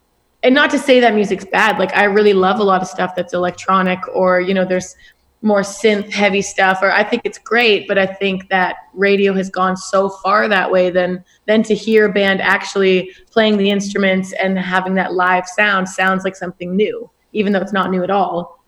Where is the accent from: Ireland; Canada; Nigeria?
Canada; Kitchener, Ontario; That was here in Kitchener, my hometown.